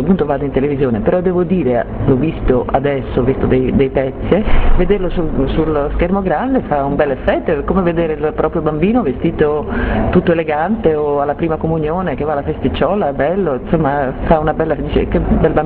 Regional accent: Friuli-Venezia Giulia, Italy; pur essendo friulana non lo parlo, ma lo capisco bene.

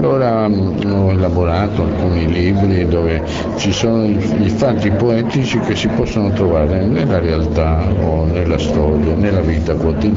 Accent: Argentina; moved away as an adult; now in Europe; sto parlando per i miei primi 30 anni in Argentina, perché dopo io sono vissuto quasi sempre in Europa

